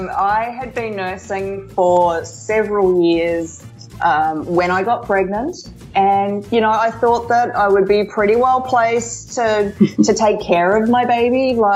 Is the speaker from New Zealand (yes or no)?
yes; New Zealand; moved away as an adult; also born or lived in Melbourne, Australia; I trained in New Zealand. I was born and bred in New Zealand.